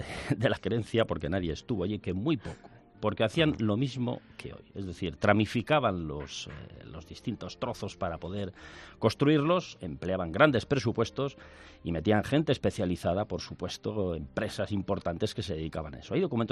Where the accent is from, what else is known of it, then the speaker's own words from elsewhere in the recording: Burgos, Castile and León, Spain; No, mira, verás, yo soy de Burgos.